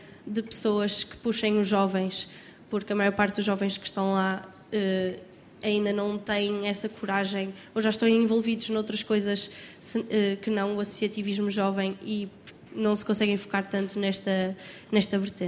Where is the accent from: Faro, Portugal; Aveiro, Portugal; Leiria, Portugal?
Aveiro, Portugal; Arouca; Lisboa, encontro-me longe de casa, mas a associação que eu faço parte, o Cineclube da Arouca, é como uma ligação que eu tenho à minha terra